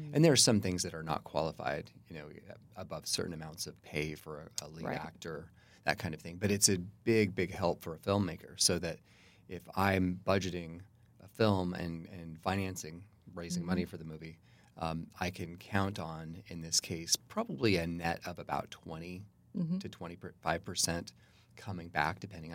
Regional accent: Nevada, United States; I had always intended to go back out there. I grew up in Nevada, so from the West.

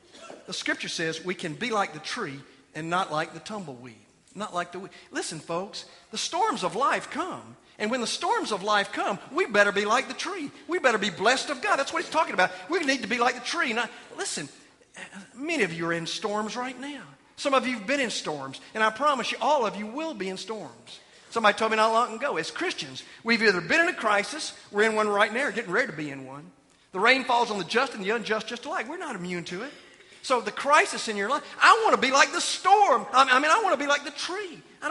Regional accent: Georgia, United States; I come from the Peach State.

